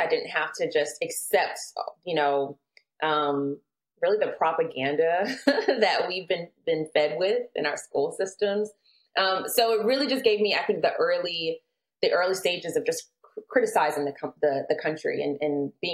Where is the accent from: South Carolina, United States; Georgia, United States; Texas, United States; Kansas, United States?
Georgia, United States; Atlanta; I grew up in Atlanta.